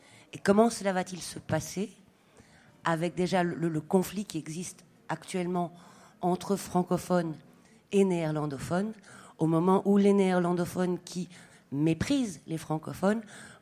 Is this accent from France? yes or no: no; Belgium; Et moi, je viens de Belgique